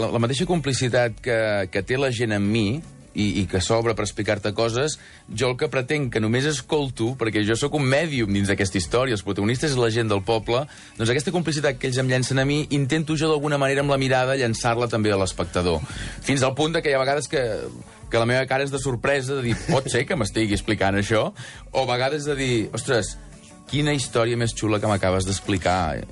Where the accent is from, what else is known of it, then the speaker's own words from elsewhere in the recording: Sant Feliu de Buixalleu, Catalonia, Spain; jo sóc de Sant Feliu de Buixalleu. Escolta, el meu poble només surt per la tele quan hi ha desgràcies